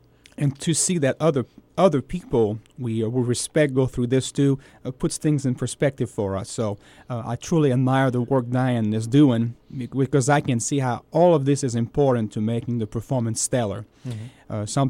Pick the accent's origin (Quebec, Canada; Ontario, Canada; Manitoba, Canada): Quebec, Canada; And also, since I'm from Canada, I conducted there quite a bit in the Montreal, Quebec City region.